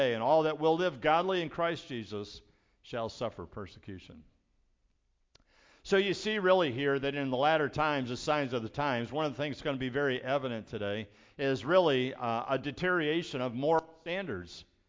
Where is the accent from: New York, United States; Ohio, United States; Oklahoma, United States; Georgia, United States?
Ohio, United States; Mansfield; when I was growing up in Mansfield, Ohio, in school, we said the Pledge of Allegiance